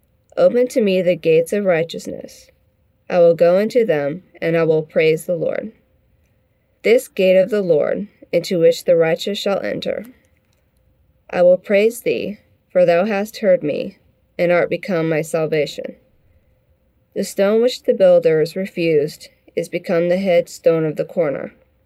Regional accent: Vancouver, Washington, United States; I'm from Vancouver, Washington.

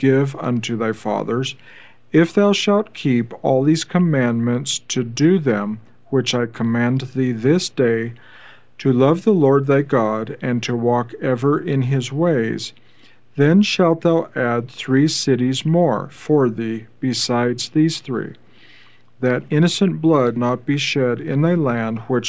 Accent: Thornton, Colorado, United States; I'm from Thornton, Colorado.

